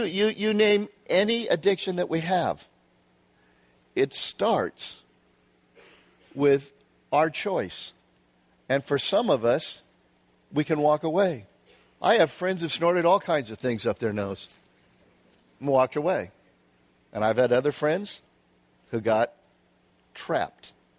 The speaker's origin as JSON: {"language": "English", "region": "New York", "country": "United States", "said": "Or fill in geography. I'm from New York. We're just strung tight."}